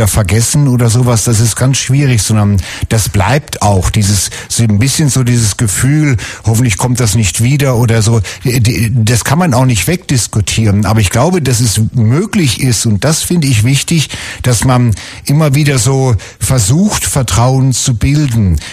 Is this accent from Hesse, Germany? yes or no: yes; Fulda, Hesse, Germany; born there; da bin ich geboren, das kenne ich. Aus Fulda, ich bin in Fulda geboren, also das kenne ich.